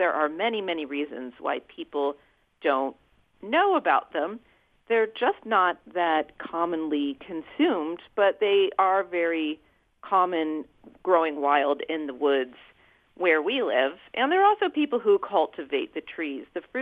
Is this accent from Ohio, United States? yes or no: yes; Ohio, United States; I didn't know about pawpaws until I was in my 20s, and I grew up here in Ohio.